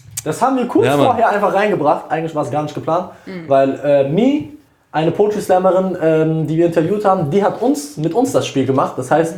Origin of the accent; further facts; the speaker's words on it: Turkey; now in Germany; ich komme aus der Türkei